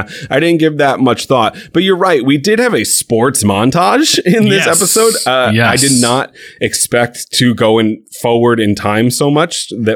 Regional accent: United States; I'm very American in that way.

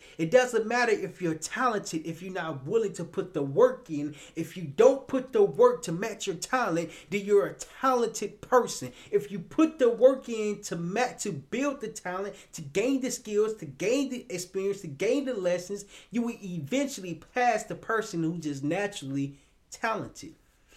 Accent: Little Rock, Arkansas, United States; I'm from Little Rock, Arkansas.

